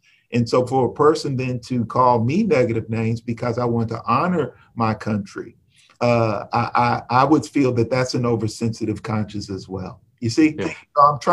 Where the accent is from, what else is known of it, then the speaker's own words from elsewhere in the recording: Texas, United States; now in Middletown, United States; growing up in Texas, I've been celebrating Freedom Day and Emancipation Day since I was a child.